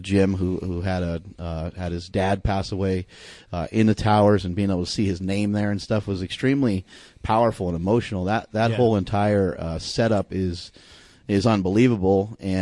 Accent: New York, United States; Even though I'm from New York, I have not even been in New York City many times.

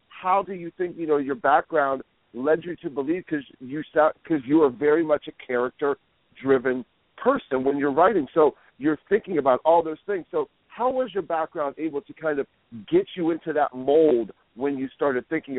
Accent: Gahanna, Ohio, United States; but we're both sort of from the suburbs of Columbus, Ohio. I grew up in Gahanna.

